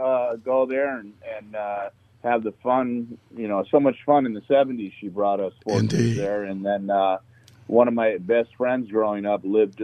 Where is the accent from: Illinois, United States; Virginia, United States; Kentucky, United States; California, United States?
California, United States; Culver City; Oh, I didn't live in Inglewood. I grew up in Culver City.